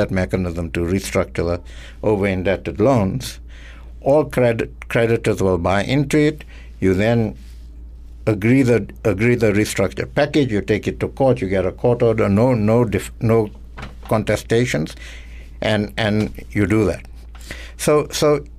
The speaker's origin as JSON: {"language": "English", "country": "India", "said": "Just because I'm an Indian, you're asking me about Guptas."}